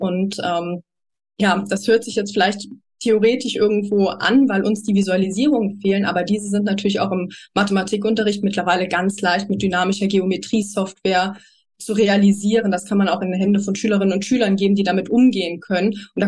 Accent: Saarland, Germany; jetzt nicht nur bei uns im Saarland

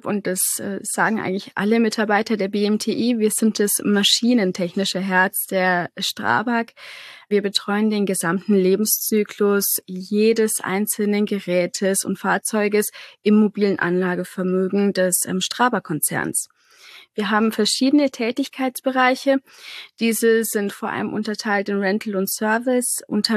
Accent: Coburg, Bavaria, Germany; now in Munich, Germany; Also ich komme nicht aus München, also da, wo ich jetzt arbeite, sondern ja ein bisschen oberhalb von Bayern, sage ich mal, aus Coburg.

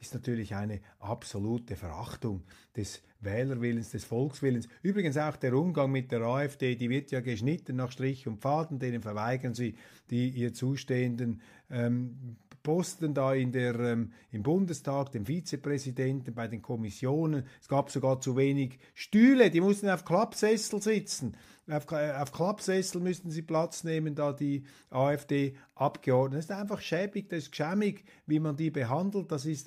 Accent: Switzerland; als Schweizer staunt man einfach über die geballte Unehrlichkeit da in der deutschen Politik. Ich meine, die ist ja auch bei uns sehr, sehr, sehr groß.

